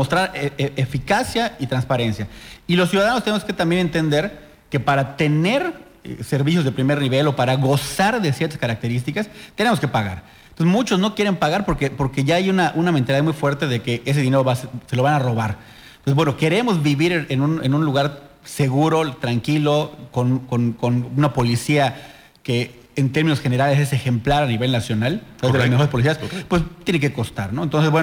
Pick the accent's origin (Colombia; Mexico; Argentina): Mexico; Yucatán; algo nos tiene que costar como yucatecos esto que estamos viviendo